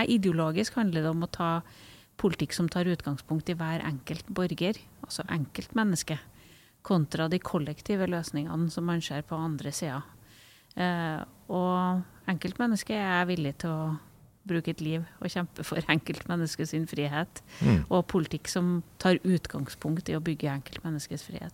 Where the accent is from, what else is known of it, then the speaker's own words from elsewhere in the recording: Trøndelag, Norway; Og jeg mener jo at jeg kommer fra Trøndelag. Det er en viktig del av min identitet. Jeg kommer fra en liten kommune i Nord-Trøndelag. Og en del av hjertet mitt er der. Og så en del av hjertet mitt er her i byen.